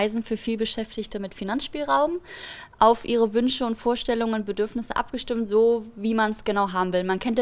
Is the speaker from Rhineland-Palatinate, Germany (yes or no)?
no; Hamburg, Germany; ich komme aus Hamburg, ich bin Reisedesignerin